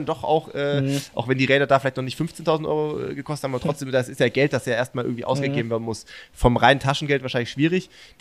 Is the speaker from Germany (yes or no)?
yes; Baden-Württemberg, Germany; Da hatte ich auch beim aus der Gegend, wo ich herkomme